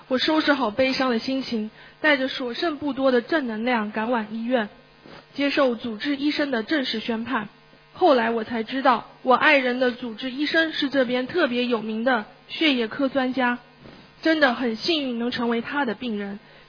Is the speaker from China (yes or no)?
no; Auckland, New Zealand; 大家好，我是来自新西兰奥克兰的